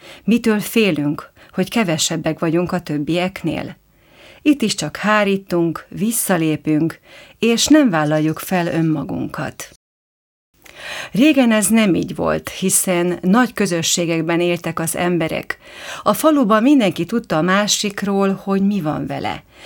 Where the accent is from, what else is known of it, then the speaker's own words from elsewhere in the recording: Prekmurje, Slovenia; én meg elmondtam, hogy muravidéki magyar vagyok